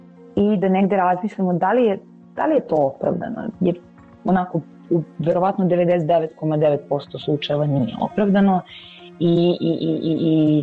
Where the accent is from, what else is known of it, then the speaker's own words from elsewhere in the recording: Serbia; ja sam Srpkinja i recimo moja koleginica je Hrvatica